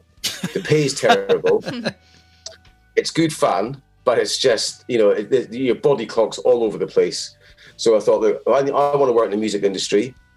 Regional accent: Inverness, Scotland, United Kingdom; moved away as an adult; now in London, United Kingdom; And obviously after I came from Inverness all the way to Colchester to study that.

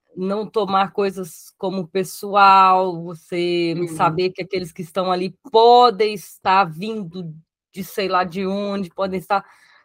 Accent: Minas Gerais, Brazil; accent: mineiro; Pelo sotaque dá para ver que eu sou mineira.

